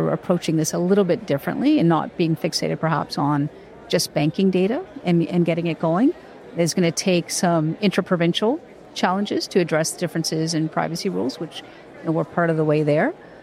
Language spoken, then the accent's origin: English; Canada; As just as a Canadian, as a citizen, I'm not.